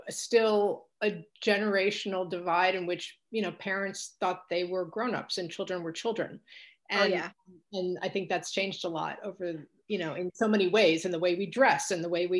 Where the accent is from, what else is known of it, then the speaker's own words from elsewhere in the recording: New York City, New York, United States; I grew up in New York City, actually, in which case I took public transportation, you know, quite early on.